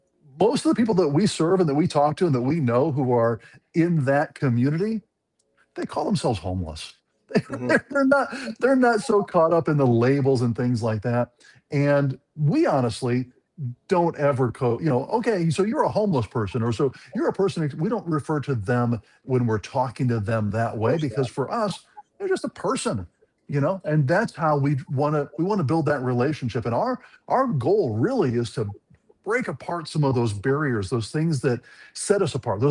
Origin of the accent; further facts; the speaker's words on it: Peoria, Illinois, United States; I am an Illinois guy, born and raised in the Peoria area, and then spent really most of my life in Christian radio